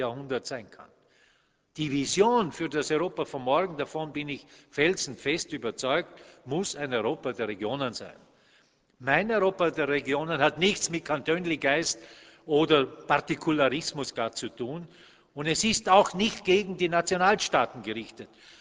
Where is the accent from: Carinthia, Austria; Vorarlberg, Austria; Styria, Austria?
Vorarlberg, Austria; Gerade als selbstbewusste Vorarlberger sind wir stolze Österreicher.